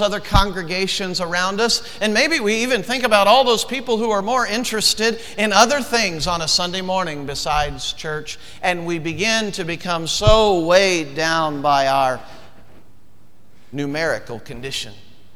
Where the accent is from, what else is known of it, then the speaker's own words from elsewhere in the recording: the South, United States; I came from the South to become president of Northern Seminary.